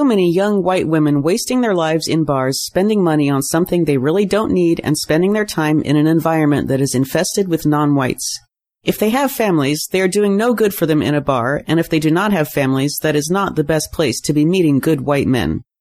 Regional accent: Oregon, United States; born there; I was born in Oregon

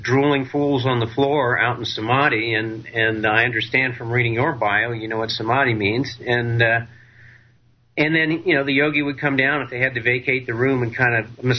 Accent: Burlington, Vermont, United States; growing up in Burlington, Vermont, it's not like I had much of an opportunity to see these kinds of guys

